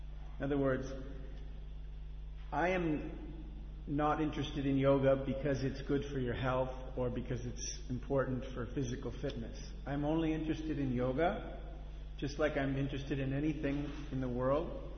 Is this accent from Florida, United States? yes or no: no; Los Angeles, California, United States; I'm from Los Angeles, California.